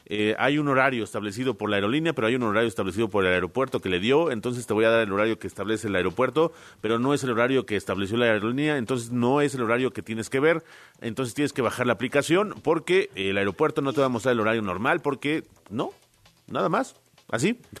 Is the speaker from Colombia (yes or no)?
no; Mexico; no somos nativos, somos latinos, somos mexicanos, hablamos español